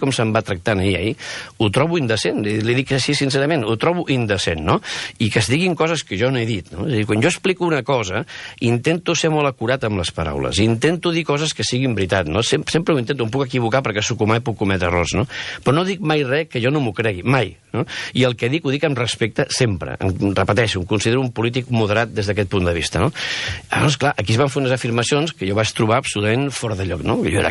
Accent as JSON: {"language": "Catalan", "region": "Catalonia", "country": "Spain", "tie": "born or raised there", "first_language": "ca", "said": "jo sóc català igual que ella, jo estimo Catalunya, català és la meva llengua materna, jo he nascut aquí"}